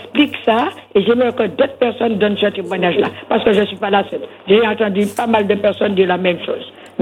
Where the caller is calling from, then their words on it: Ducos, Martinique; Oui, et je suis de Ducos. J'appelle pour demander quelque chose.